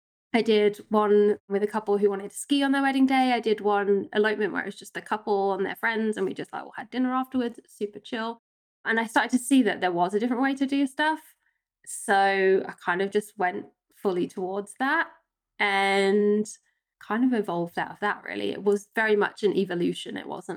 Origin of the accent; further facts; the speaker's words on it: England, United Kingdom; now in Innsbruck, Austria; I am from England originally, but I live here just outside Innsbruck in the Austrian Alps, which I've lived for, I think it'd be 11 years this year now, maybe 12.